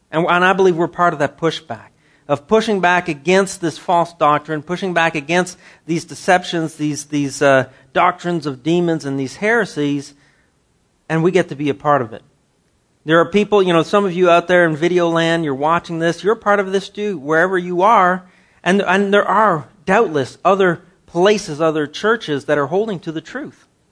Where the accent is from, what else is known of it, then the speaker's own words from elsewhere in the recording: Canada; you know, being a Canadian, having just come down from there not too long ago